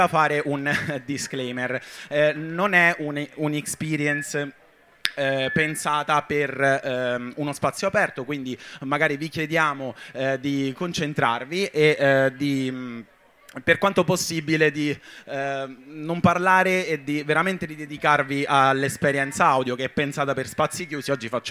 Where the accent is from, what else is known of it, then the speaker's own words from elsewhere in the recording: Lanciano, Abruzzo, Italy; Noi veniamo dalla provincia di Chieti, Lanciano nella fattispecie